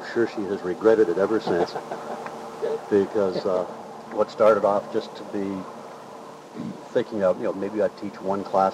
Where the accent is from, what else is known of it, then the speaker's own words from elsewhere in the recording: Oak Park, Illinois, United States; born there; I was born in Oak Park, Illinois